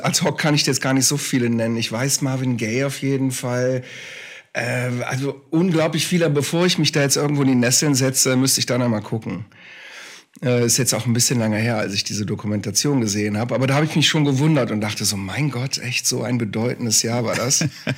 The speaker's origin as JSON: {"language": "German", "town": "Krefeld", "region": "North Rhine-Westphalia", "country": "Germany", "tie": "born there", "said": "Ich bin in Krefeld geboren, ja, sehr richtig. Nicht in Düsseldorf."}